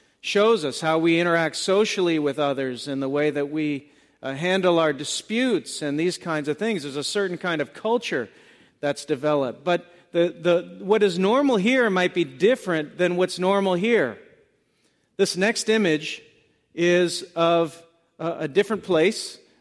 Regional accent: Boston, Massachusetts, United States; But for the most part, we're from Boston in this area, and we have a certain way of looking at the world

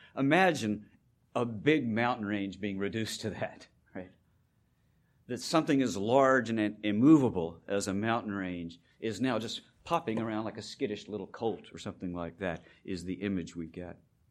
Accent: Virginia, United States; I still remember bay storms at the Chesapeake Bay growing up in Virginia, where we spent our weekends.

